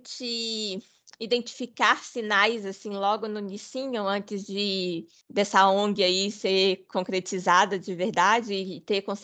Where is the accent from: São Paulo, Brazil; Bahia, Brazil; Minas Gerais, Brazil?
Minas Gerais, Brazil; E eu, como boa mineira, é óbvio que amo.